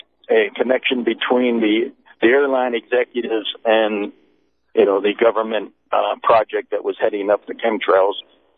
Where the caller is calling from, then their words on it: Loveland, Colorado, United States; I'm calling from Loveland, Colorado.